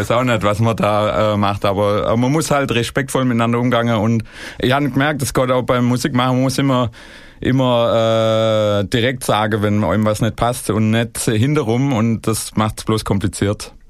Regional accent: Schorndorf, Baden-Württemberg, Germany; Ich bin halt der Schwab. Und sonst mein Bezug zum VfB ist, also ich bin in Schorndorf geboren und aufgewachsen.

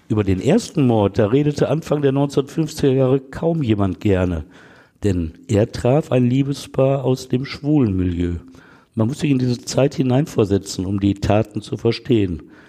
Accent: Essen, North Rhine-Westphalia, Germany; In meiner Heimatstadt Essen hat es mal eine Serie von Frauenmorden und Vergewaltigungen gegeben

